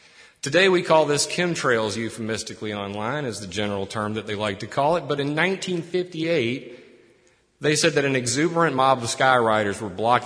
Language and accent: English; Sumter, South Carolina, United States; from Sumter, South Carolina.